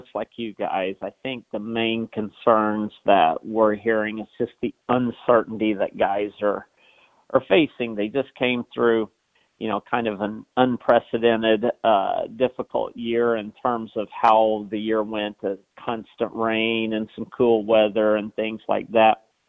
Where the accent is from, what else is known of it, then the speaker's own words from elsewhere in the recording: Oklahoma, United States; I grew up in Oklahoma, so I grew up on an irrigated farm in the Oklahoma Panhandle